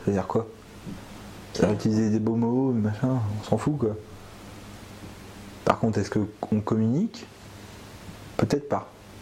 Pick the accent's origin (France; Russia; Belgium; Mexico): France; mais moi je suis français